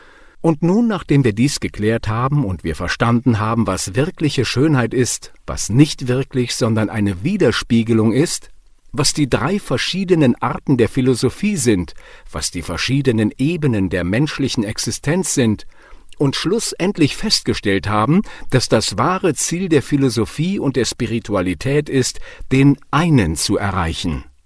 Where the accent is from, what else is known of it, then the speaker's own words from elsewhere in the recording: Greece; German is a second language; woher kommst du? Ich sage, Griechenland.